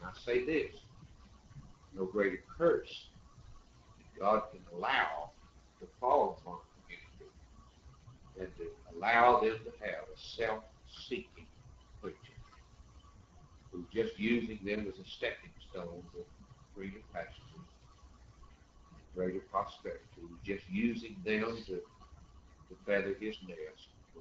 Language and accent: English; Alabama, United States; I like to come south. I'm originally from Alabama. That's my home.